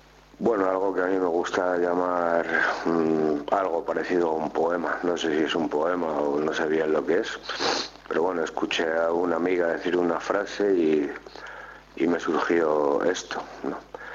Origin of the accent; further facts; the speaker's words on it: Madrid, Community of Madrid, Spain; tengo 50 años, soy de Madrid